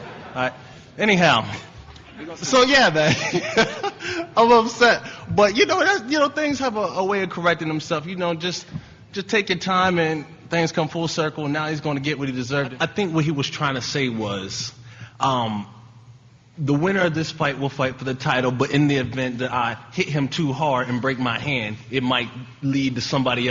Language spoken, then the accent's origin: English; Pennsylvania, United States; I was upset because I'm from Pennsylvania.